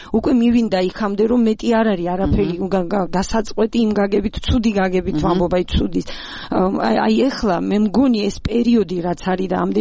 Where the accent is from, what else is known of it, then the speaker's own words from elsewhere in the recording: Abkhazia, Georgia; ეს ჩემი სამშობლოა აფხაზეთი, მე იქ დავიბადე, გავიზარდე